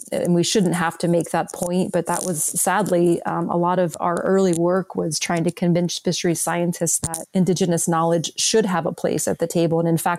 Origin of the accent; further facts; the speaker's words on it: Pittsburgh, Pennsylvania, United States; I'm from Pittsburgh. We were told not really to eat fish when I was growing up because of all the industrial pollution.